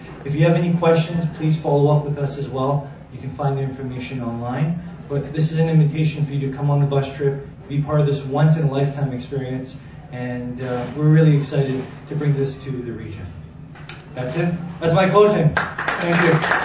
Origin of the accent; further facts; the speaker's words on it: Richmond Hill, Ontario, Canada; I grew up in Richmond Hill. I spent many years here.